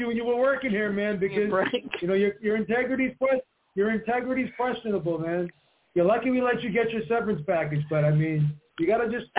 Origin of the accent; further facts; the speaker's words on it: Everett, United States; I grew up in Everett. I'm in Everett Crimson Tide, baby.